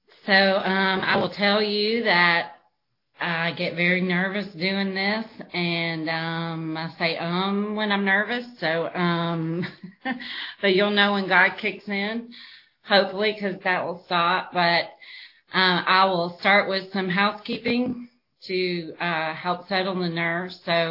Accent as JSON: {"language": "English", "region": "North Carolina", "country": "United States", "said": "which I'm from North Carolina, in case y'all can't tell by how I talk."}